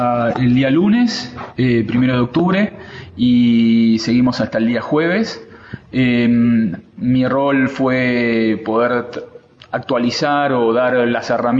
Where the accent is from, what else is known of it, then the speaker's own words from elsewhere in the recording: Buenos Aires, Argentina; yo vengo de Buenos Aires